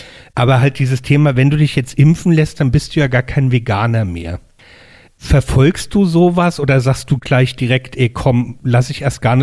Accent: Mainz, Rhineland-Palatinate, Germany; ich komme aus Mainz und bin halt ein Provinzbub.

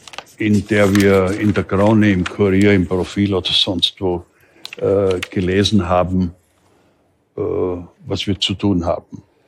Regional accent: Styria, Austria; Ich meine, bei uns in der Steiermark hat man Ende der 60er, Anfang der 70er Jahre

